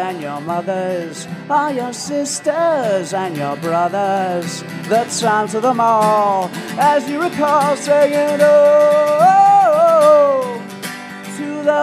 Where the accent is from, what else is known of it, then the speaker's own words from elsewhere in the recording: Chicago, Illinois, United States; This tune is sort of a snapshot of... kind of growing up in Chicago for me, just as a young lad, if you will.